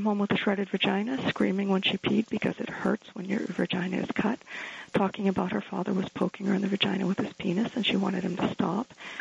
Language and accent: English; Maine, United States; I ran for U.S. Congress in my home state of Maine, District 2.